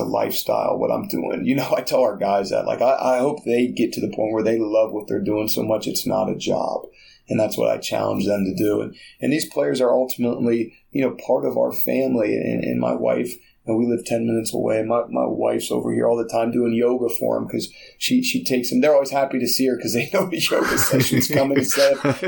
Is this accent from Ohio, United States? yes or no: yes; Columbus, Ohio, United States; Yeah, thankfully for me, growing up in Columbus, I know a ton of them.